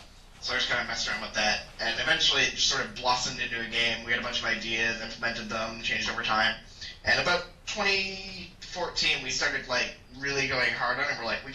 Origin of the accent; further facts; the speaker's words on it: Canada; I'm Canadian